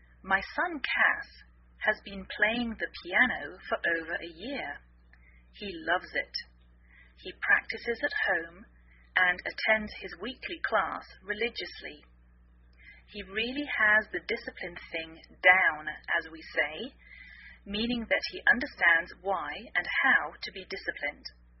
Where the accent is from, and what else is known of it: England, United Kingdom; now in United States